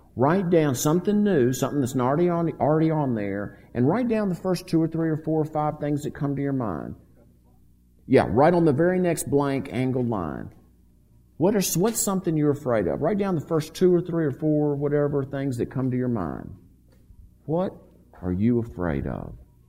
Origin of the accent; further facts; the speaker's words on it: Mississippi, United States; I'm from Mississippi. We'll just run right by you.